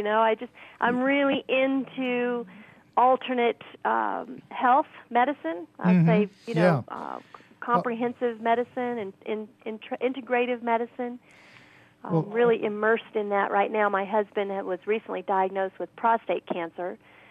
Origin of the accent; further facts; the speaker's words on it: the South, United States; I grew up in the South, and one of our Sunday school things was to memorize large portions of Scripture.